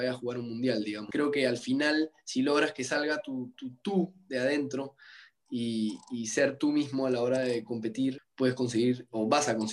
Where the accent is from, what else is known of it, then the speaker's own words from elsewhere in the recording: Peru; Llegué a Toronto siendo el primer peruano clasificado